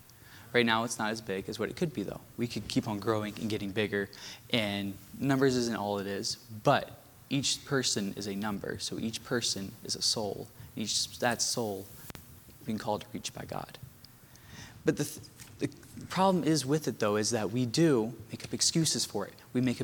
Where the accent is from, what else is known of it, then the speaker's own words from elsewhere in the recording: United States; I would stand out and be taken advantage of just because I'm an American.